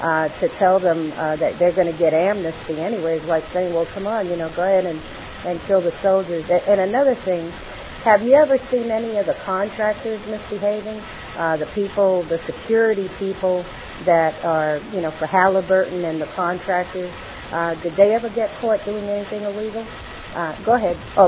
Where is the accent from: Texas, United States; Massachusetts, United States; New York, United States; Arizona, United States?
Texas, United States; Austin; I'm from Austin, Texas